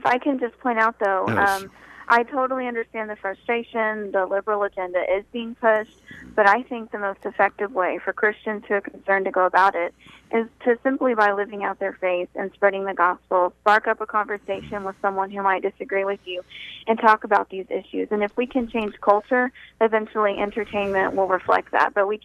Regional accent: Texas, United States; And I am from Texas, so not from New York.

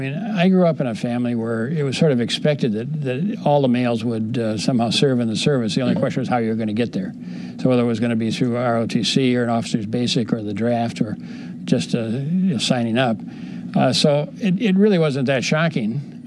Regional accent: Burlington, United States; just thinking through the issues from the perspective of somebody growing up in Burlington, where it's all white

